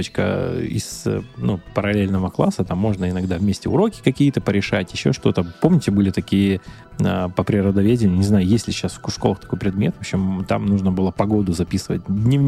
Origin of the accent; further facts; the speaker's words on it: Arsenyev, Primorsky Krai, Russia; в городе Арсеньеве, откуда я родом? Много раз про него уже рассказываю, да. Жил я на улице Калининской, дом 14А, и квартира у нас была 33-я квартира.